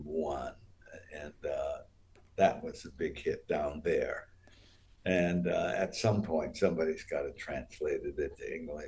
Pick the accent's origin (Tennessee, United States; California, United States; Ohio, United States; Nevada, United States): Ohio, United States; I'm from Ohio originally